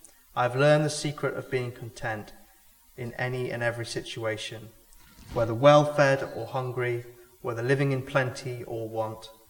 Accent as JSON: {"language": "English", "country": "United Kingdom", "said": "because we're British"}